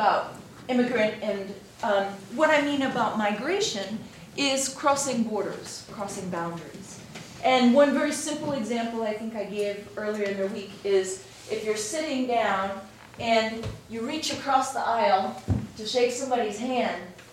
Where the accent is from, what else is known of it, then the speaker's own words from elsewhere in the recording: East Coast, United States; I'm from the East Coast, we go way back.